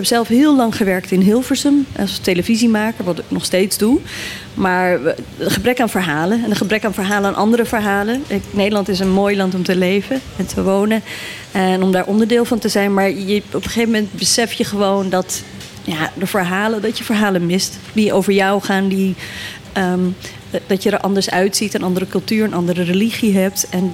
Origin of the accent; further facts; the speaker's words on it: Morocco; Ik ben zelf geboren in Noord-Marokko. Daar ook deels opgegroeid. We noemen onszelf Imezigen. Dat is een soort van indigenous groep in Marokko. Dus onze taal is nooit erkend geweest.